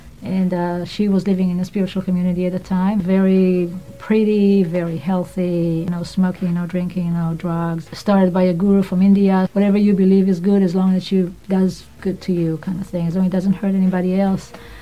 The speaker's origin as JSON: {"language": "English", "country": "Israel", "tie": "born or raised there", "said": "I grew up in Israel, secular family."}